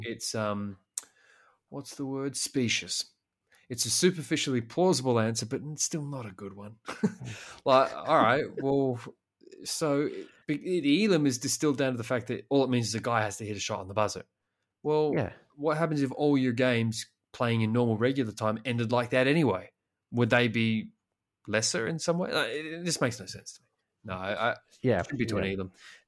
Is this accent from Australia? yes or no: yes; Melbourne, Victoria, Australia; I'm from Melbourne